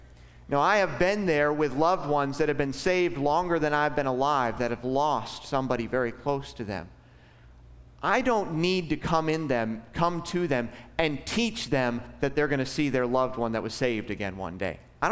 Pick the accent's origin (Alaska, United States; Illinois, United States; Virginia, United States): Alaska, United States; now in Florida, United States; I did not grow up here in Florida. I didn't grow up in this area. I grew up in Alaska where things were different. It was just a different culture.